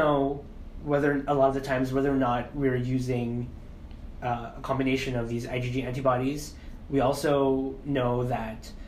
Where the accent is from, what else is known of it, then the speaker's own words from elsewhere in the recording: Philippines; I got to make pork chop because I'm Filipino and pigs